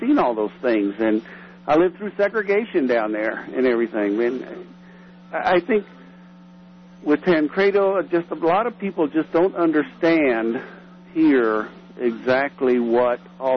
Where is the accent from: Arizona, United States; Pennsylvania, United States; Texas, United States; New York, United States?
Texas, United States; Houston; now in Colorado, United States; I was born and raised in Houston, and born in, get this, Jefferson Davis Hospital.